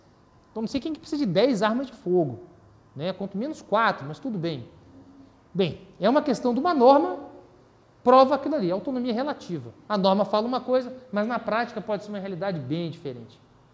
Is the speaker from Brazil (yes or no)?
yes; Brazil; Eu sou brasileiro raiz, né? Sou mistura de nordestino com mineiro, catarinense, então é tudo junto e misturado. Posso falar como um brasileiro de origem brasileira.